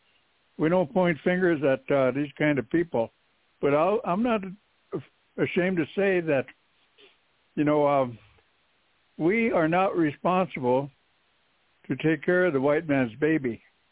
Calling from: Cheyenne River, South Dakota, United States; This is 964-7225, and I'm calling from Cheyenne River.

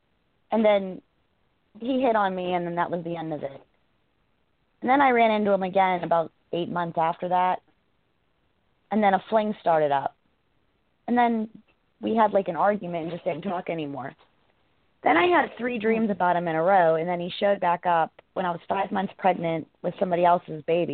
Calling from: Pennsylvania, United States; I'm calling in from Pennsylvania.

